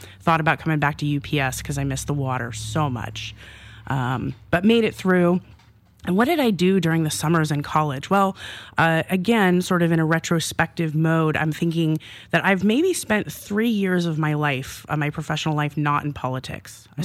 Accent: Vashon, Washington, United States; also born or lived in Newport Beach; I am... sort of, I say originally from Vashon. We moved up here from Newport Beach when I was four, so in 1982, and I am a proud pirate, class of 1995

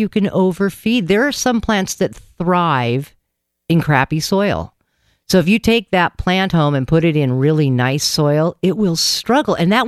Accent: Tacoma, Washington, United States; But I grew up here in the Puget Sound. I was North Tacoma, actually Old Town Rat, born and raised.

